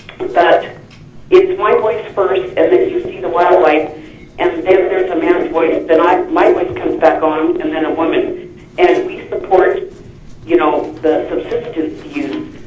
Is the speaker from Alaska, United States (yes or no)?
yes; Sitka, Alaska, United States; born there; I am Alaska Native. I am one half Klinkit. My father is from the Eagle Wolf tribe, the Shongukati. I was born in Sitka, Alaska on July 4th.